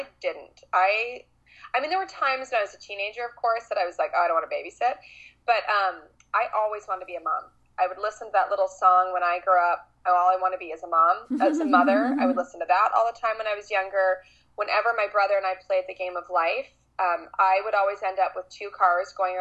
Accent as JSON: {"language": "English", "town": "San Diego", "region": "California", "country": "United States", "tie": "born or raised there", "said": "Well, I grew up in San Diego, California, and I love it here. I still live here."}